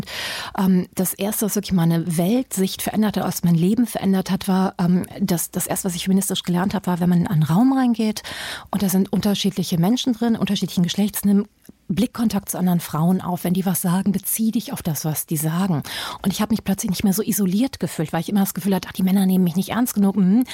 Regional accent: Germany; born there; Das Wort Fremdenfeindlichkeit impliziert aber, wir sind fremd. Ich bin in Deutschland geboren. Natürlich bin ich keine Fremde.

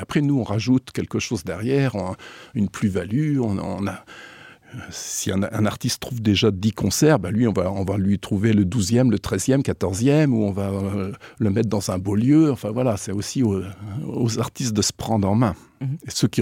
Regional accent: France; now in Luxembourg; ils ont recruté un Français, mais maintenant, je suis luxembourgeois.

